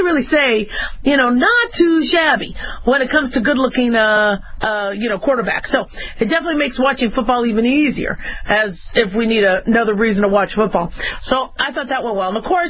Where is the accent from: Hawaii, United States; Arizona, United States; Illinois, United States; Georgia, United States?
Arizona, United States; Phoenix; I grew up in Phoenix, so, you know, I'm a big fan of the Cardinals